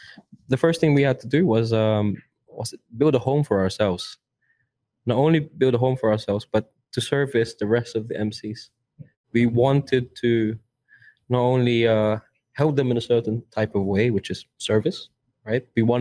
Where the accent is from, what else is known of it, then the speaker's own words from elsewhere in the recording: Tondo, Metro Manila, Philippines; accent: Tondo accent; I'm from Tondo.